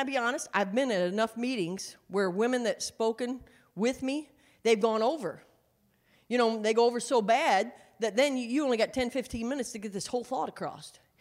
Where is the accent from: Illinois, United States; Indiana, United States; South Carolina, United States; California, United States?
Indiana, United States; I was driving through this in Indiana, my home state, my home area.